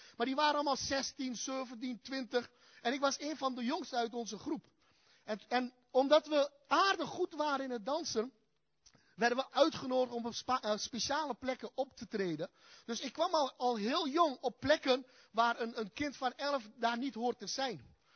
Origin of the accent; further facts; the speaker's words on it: Hatay, Turkey; Dutch is a second language; now in Netherlands; ik kom uit Turkije. Ik ben ook geboren uit Turkije en ik kom uit de streek, voor degenen die dat kennen, aan de grens van Syrië, waar ook Antiochië is uit de Bijbel.